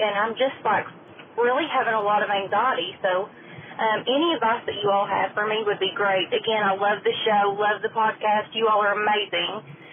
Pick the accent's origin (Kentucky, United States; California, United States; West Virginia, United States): Kentucky, United States; Richmond; I'm from Richmond, Kentucky.